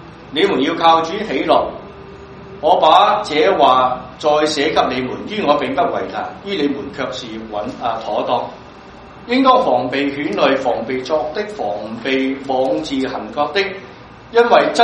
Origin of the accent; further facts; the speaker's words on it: China; 即係我哋唐詩啊，我哋中國人寫唐詩咧就押韻嘅